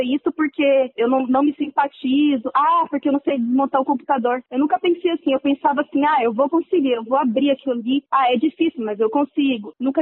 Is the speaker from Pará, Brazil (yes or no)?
yes; Altamira, Pará, Brazil; Eu cresci lá em Altamira, num lugar assim, num sítio, sem eletricidade. A escola ficava 20 quilômetros. Eu e meus irmãos iam caminhando para a escola todos os dias. Trabalhava na roça.